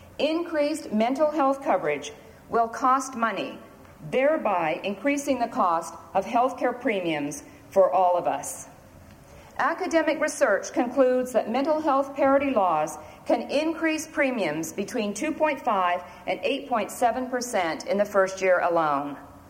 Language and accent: English; Canada; I'm Canadian, and I grew up under a government-owned healthcare system